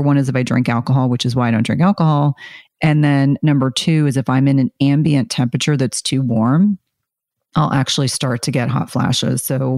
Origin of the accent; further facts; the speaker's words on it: South Carolina, United States; born there; So I was born in South Carolina, and my father's side of the family, we still have family there.